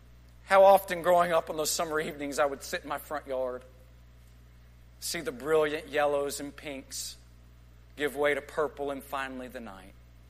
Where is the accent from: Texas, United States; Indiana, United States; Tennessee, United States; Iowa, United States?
Texas, United States; I grew up in West Texas, and it really does have its own unique beauty.